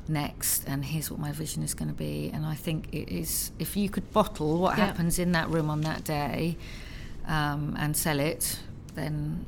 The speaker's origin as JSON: {"language": "English", "region": "London", "country": "United Kingdom", "tie": "born or raised there", "said": "Because I grew up in Southwest London. And so I've grown up as a Chelsea fan."}